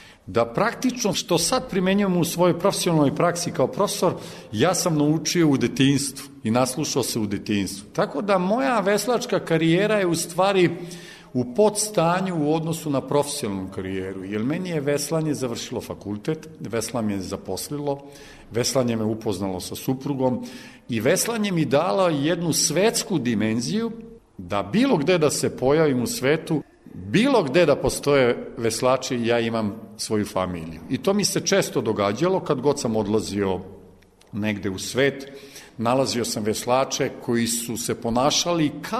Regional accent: Belgrade, Serbia; Ja sam rođen u ovoj Udbinoj zgradi preko puta sajma, a odrastao sam na Banovom brdu.

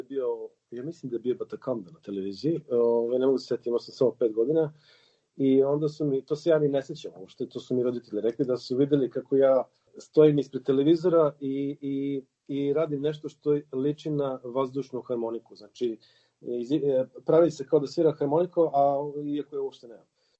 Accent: Belgrade, Serbia; imam dvojno državljanstvo, ali naravno … koji je rođen i odrastao u Beogradu

